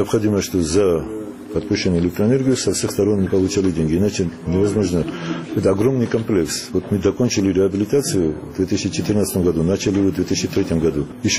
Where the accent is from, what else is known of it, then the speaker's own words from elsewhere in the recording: Salkhino, Samegrelo-Zemo Svaneti, Georgia; Я из Саленджиха.